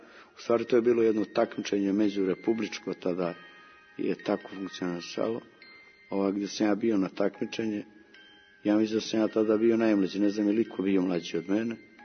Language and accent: Serbian; Montenegro; a posebno zato što je Crna Gora i naravno moj zavičaj, ima jako izražen taj kult o smrti.